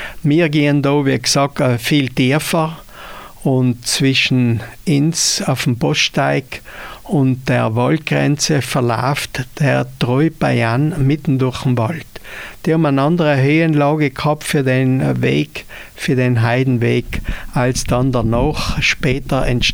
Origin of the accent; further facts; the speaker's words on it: Trentino-Alto Adige, Italy; Bei uns in Südtirol eben in diese 5 ladinischen Täler rund um den Sellerstock